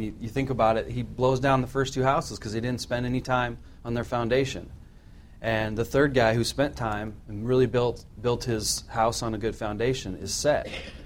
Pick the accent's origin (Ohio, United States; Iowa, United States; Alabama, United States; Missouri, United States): Iowa, United States; because I too am from the Midwest like Larry and Pat, and I was never a farmer, but when I tell people I'm from Iowa, I might as well have been a farmer